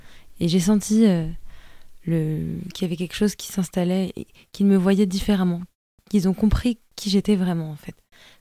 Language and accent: French; France; parce que j'ai grandi en France, mais l'âme de ma voix, j'ai l'impression qu'elle est grecque.